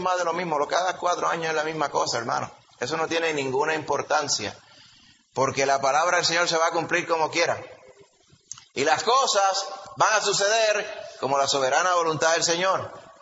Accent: Puerto Rico; Nosotros aquí en Puerto Rico, y perdona que se lo diga, pero yo soy puertorriqueño también, de pura cepa, como dicen por ahí.

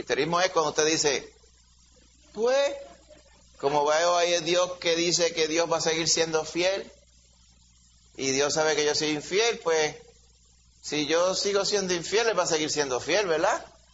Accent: Puerto Rico; Es todo lo contrario a lo que a veces nosotros quizás como boricuas pensaríamos.

